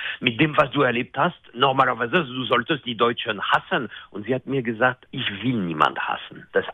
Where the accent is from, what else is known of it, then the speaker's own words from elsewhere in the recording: France; now in Germany; Mittlerweile bin ich nicht Franzose, sondern ich bin Franzose und Deutscher. Ich bin eingebürgert worden vor einiger Zeit.